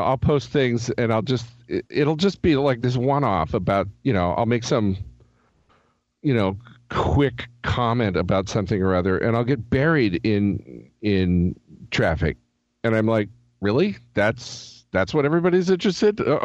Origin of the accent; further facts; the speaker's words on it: Seattle, Washington, United States; And I happen to live in the town that is where the Discovery Institute is located. I was in my hometown of Seattle